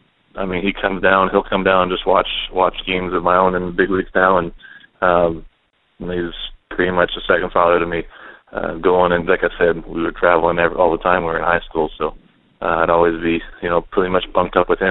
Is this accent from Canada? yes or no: yes; Canada; When you play that many games as a Canadian kid, that's pretty significant.